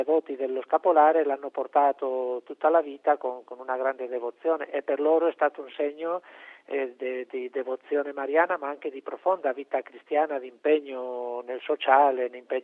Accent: Spain; Poi io magari sottolineerei, come spagnolo che sono, questo simbolismo del mare.

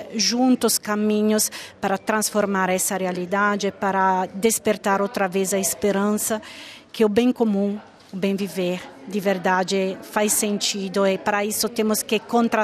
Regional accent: Brazil; now in Rome, Italy; De dor, porque eu saí do Brasil final de 2014, no momento da transição.

